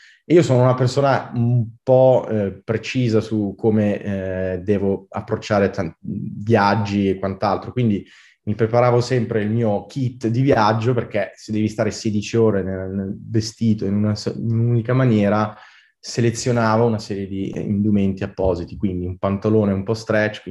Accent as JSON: {"language": "Italian", "region": "Lombardy", "country": "Italy", "tie": "born or raised there", "moved": "as an adult", "said": "io nasco in Italia, sono nato in Lombardia, cresciuto in Brianza, ho studiato fino ai 19 anni in Italia"}